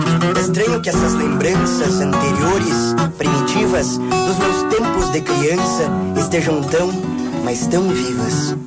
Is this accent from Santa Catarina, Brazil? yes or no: yes; Urubici, Santa Catarina, Brazil; now in Florianópolis, Brazil; eu sou de Urubici, na Serra Catarinense, fui morar em Florianópolis.